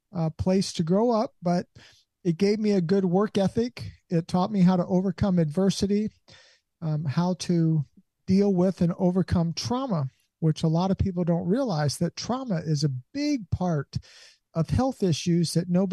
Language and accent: English; Columbus, Ohio, United States; now in Williamson County, United States; And actually, I spent most of my life in Williamson County, but I actually was born and raised in the inner city of Columbus, Ohio.